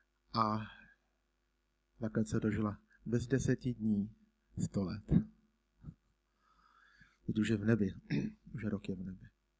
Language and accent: Czech; Litvínov, Ústí nad Labem Region, Czechia; pocházím z Litvínova, je to skutečně kousek cesty, nesnadné cesty